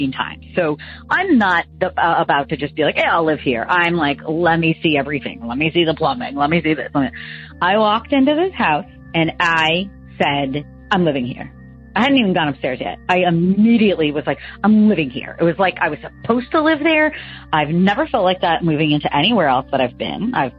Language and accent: English; Northeast, United States; now in Bluffton, United States; I am originally from the Boston and the New York areas, but currently live in Bluffton, South Carolina.